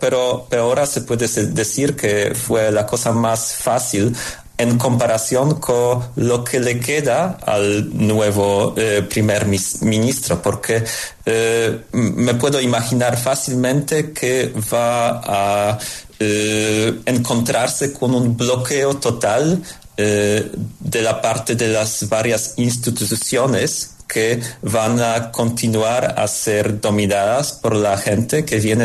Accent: Poland; Spanish is a second language; yo soy polaco y en Polonia hemos tenido una situación muy parecida hace solo 3 o 4 años

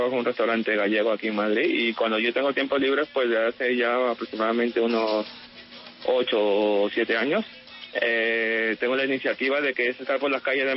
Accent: Lima, Peru; now in Spain; Yo soy de un sitio que se llama Villamayor del Triunfo, San Gabriel, de Lima. Una parte de Lima, Y bueno, pues soy peruano

